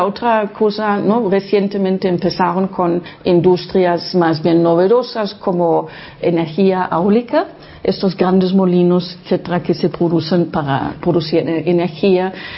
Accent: Lower Saxony, Germany; Spanish is a second language; moved away; Entonces nací en Alemania Occidental, en un lugar poco conocido en el resto del mundo, que es Frisia Oriental.

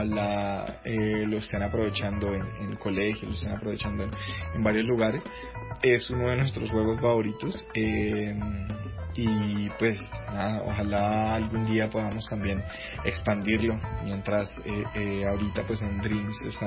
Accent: Colombia; Siempre ha sido nuestra idea tratar de celebrar nuestra colombianidad de un modo distinto.

